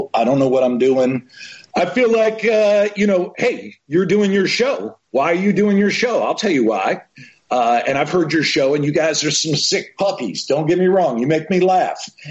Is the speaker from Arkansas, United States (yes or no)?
no; Tulsa, Oklahoma, United States; God forbid I'm from Tulsa. I'm not from Miami. I'm not from New York City. I'm not from Los Angeles.